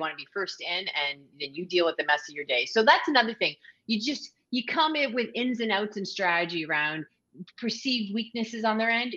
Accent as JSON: {"language": "English", "country": "Canada", "said": "Well, I'm a Canadian"}